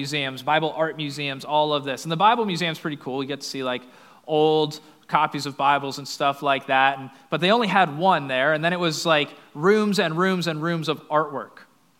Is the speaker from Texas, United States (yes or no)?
no; Cape Coral, Florida, United States; So we're from Cape Coral, not a big city.